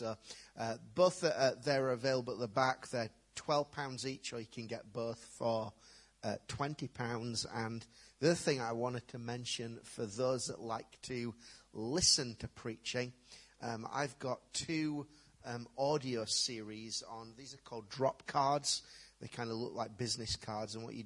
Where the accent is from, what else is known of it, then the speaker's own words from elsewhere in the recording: Yorkshire and the Humber, United Kingdom; now in East Yorkshire, United Kingdom; I'm from East Yorkshire. Well, from South Yorkshire originally. Now live in East Yorkshire.